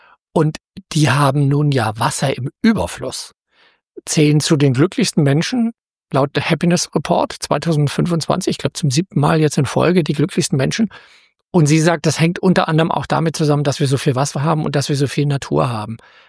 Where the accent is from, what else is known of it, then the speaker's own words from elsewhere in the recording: Plön, Schleswig-Holstein, Germany; Abwasserreinigung hier bei der Kläranlage in meiner Heimat, also in Plön.